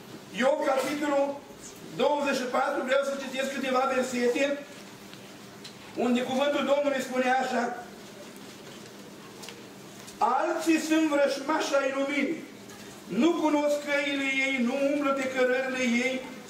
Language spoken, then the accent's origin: Romanian; Cașoara, Romania; știți, sunt din Cașoara aici